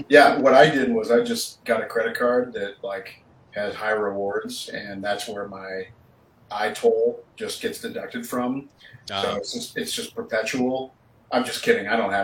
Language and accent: English; Iowa, United States; I'm very polite. I'm from Iowa, but you know, there are those Illinois drivers.